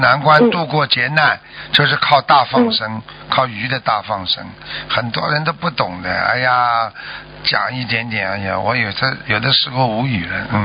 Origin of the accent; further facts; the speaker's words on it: China; 所以你看我们中国人还喜欢藏一点，你到时候没钱了怎么办啊？